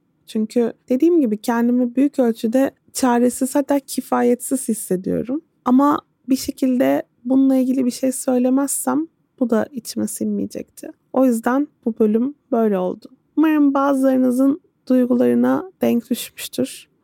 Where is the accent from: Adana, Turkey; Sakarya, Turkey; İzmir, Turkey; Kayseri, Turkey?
İzmir, Turkey; Ben İzmir Karşıyaka'da büyüdüm. Karşıyaka öyle bir yer ki 40 yıl sonra hala aynı. Benim ilkokulum hala bulunduğu yerde duruyor. Çocukken geçtiğim sokakların hepsi aynı.